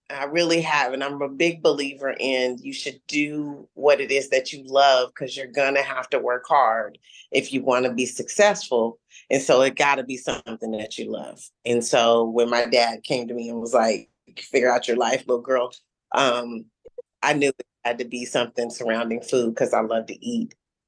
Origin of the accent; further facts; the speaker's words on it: Seattle, Washington, United States; growing up in Seattle, where there's so many different cultures represented, it was just easy to do.